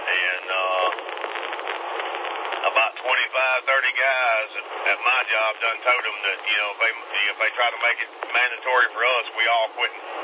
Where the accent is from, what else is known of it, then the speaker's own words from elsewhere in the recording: Greenville, United States; I'm from Greenville.